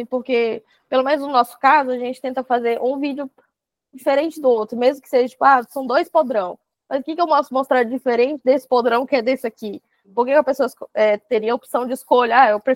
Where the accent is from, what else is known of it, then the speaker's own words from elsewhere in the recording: Minas Gerais, Brazil; Eu sou mineira, com italiano, assim